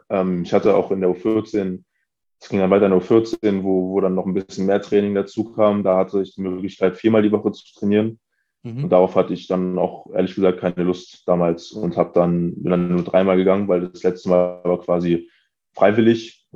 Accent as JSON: {"language": "German", "region": "Berlin", "country": "Germany", "tie": "born or raised there", "said": "Ich bin in Wilhelmsruhe aufgewachsen, das ist in Pankow, aber so ein bisschen bisschen weiter draußen gelegen, würde ich sagen. Also es ist jetzt nicht in der Nähe von Prenzlauer Berg oder so hier, sondern ein bisschen mehr nördlich."}